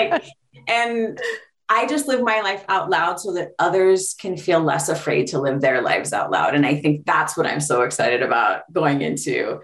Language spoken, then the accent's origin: English; Honolulu, Hawaii, United States; we're born and raised in Honolulu, Hawaii, and I come from a place of what's called pono, right?